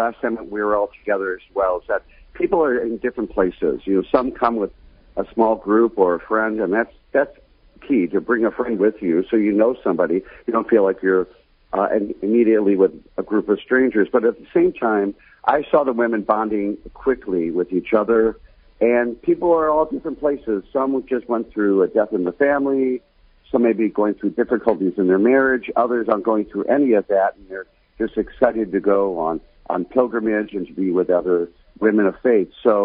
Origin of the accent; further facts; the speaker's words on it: Minnesota, United States; You know, I'm from Minnesota, so lakes are, you know, close to my heart